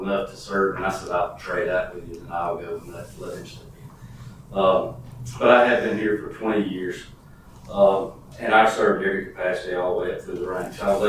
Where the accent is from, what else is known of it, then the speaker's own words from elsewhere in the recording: Williamson, United States; I started as a volunteer in my hometown in Williamson.